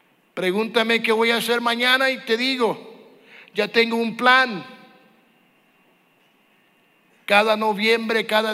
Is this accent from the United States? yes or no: yes; United States; Damas y caballeros, yo soy el único gringo que vas a conocer que va a comer tacos de cabeza.